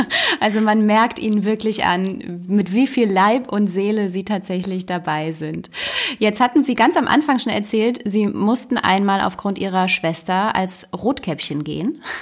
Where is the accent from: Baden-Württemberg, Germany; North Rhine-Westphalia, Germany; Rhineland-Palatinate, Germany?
North Rhine-Westphalia, Germany; Düsseldorf; born there; Ich bin in Düsseldorf geboren.